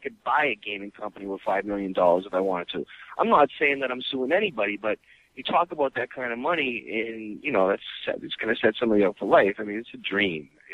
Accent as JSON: {"language": "English", "town": "Boston", "region": "Massachusetts", "country": "United States", "tie": "born or raised there", "said": "I'm from Boston, and I'm Italian. You know, I mean, you put the two together, and you got a. A guinea from an asshole from an Italian from Massachusetts."}